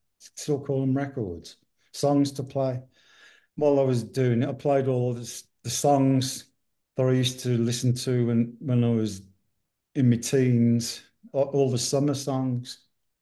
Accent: England, United Kingdom; especially growing up in England with national health

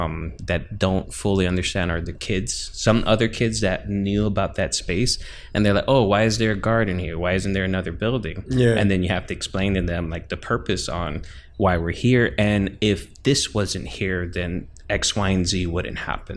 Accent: Carol City, Florida, United States; But for me, it wasn't abnormal because I grew up in Carroll City. So I was already like in a Black community.

